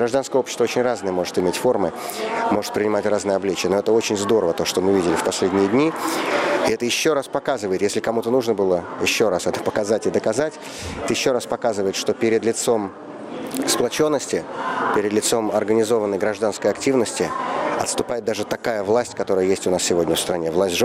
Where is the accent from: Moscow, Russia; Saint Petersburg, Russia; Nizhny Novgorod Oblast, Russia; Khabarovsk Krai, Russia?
Moscow, Russia